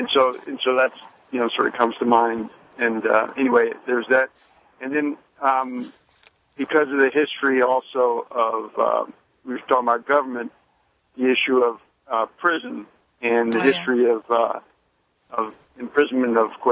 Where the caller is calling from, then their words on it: Houston, Texas, United States; I'm calling from Houston.